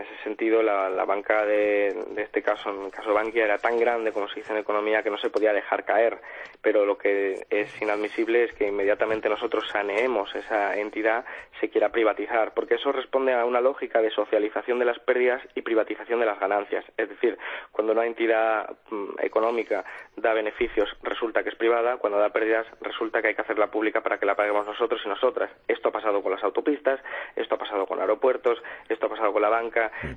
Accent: Málaga, Andalusia, Spain; Yo soy de Málaga

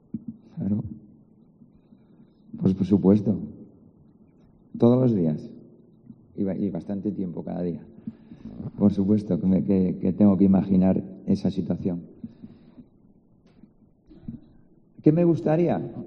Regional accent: Argentina; Siendo argentino.

